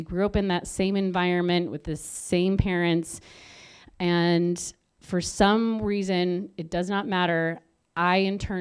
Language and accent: English; San Diego, California, United States; And I grew up in San Diego. For all intents and purposes, I had a great childhood.